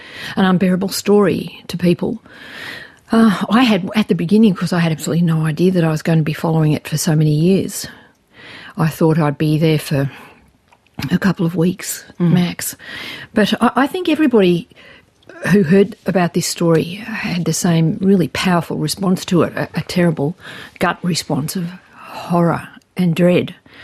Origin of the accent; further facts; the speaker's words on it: Geelong, Victoria, Australia; Geelong's my hometown. And I don't go there anymore. Both my parents have died and the family's long left the town.